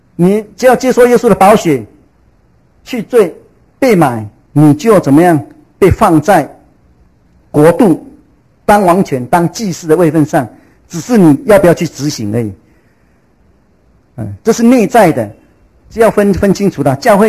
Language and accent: Chinese; Taiwan; moved away; 其实我已经出国很久，我已经出国24年了，所以距离很有一点距离。所以我有时候我回来，我是台湾人啊